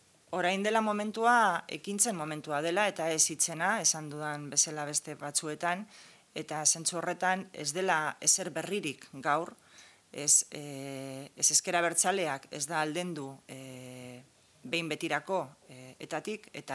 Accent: Basque Country, Spain; los vascos tenemos una forma personal y particular, lógicamente, como vascos, de hacer cultura, de hacer arte, de ver el mundo

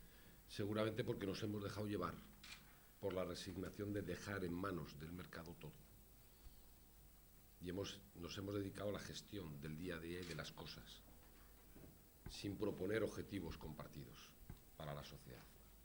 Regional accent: Basque Country, Spain; Yo hablo de la historia que he vivido en mi país. Y lo que hay en Euskadi

